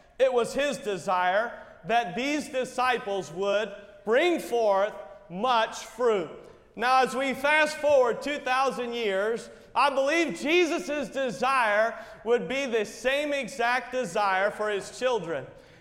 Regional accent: New England, United States; I grew up in the New England states, and I don't know if many of you have been able to go there, but it's a very beautiful area of the country.

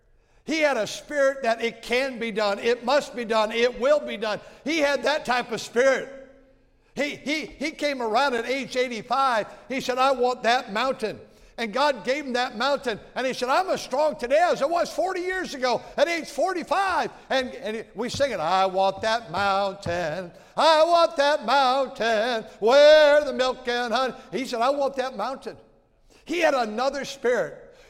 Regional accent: California, United States; also born or lived in Milwaukee; I was born in Milwaukee, but 24 months later, we came to California. And I've been here my whole entire life.

